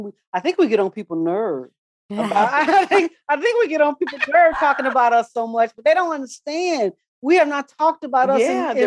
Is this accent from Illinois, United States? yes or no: yes; Chicago, Illinois, United States; because I was raised in Chicago and I only came to Arkansas during the summertime to visit my grandmother.